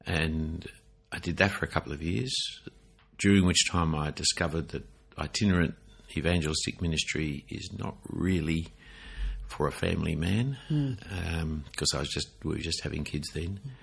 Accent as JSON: {"language": "English", "town": "Sydney", "region": "New South Wales", "country": "Australia", "tie": "born or raised there", "said": "I didn't know it was a distinctive when I grew up in Sydney, especially in the period of time we didn't travel that much."}